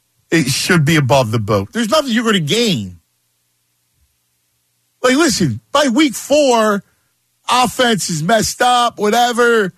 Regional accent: Pennsylvania, United States; I'm from Delco.

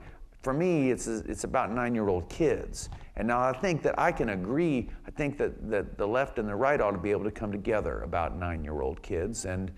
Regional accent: the South, United States; You know, when I grew up in the South, I never thought that those would ever come down.

